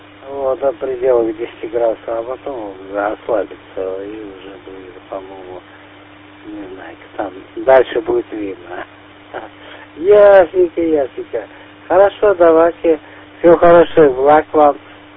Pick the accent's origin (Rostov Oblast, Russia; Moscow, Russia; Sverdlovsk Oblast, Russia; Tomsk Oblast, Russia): Moscow, Russia; moved away; я тут это, с 2015 всего лишь живу года, вот, я из Москвы абсолютно